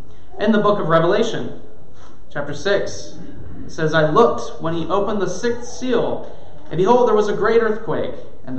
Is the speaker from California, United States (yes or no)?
yes; California, United States; Now, I grew up in California, and it wouldn't have been uncommon for you to hear people talk about the big one.